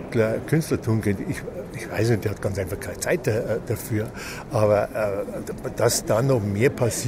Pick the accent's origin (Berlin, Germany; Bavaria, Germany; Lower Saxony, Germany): Bavaria, Germany; Regensburg; Wir als Bayern kennen ihn ja besonders gut, wir als Regensburger im Besonderen.